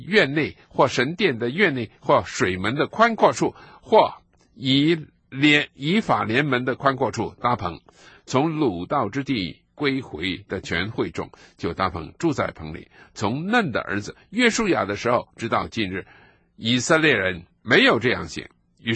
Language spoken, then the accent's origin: Chinese; China; 我们中国人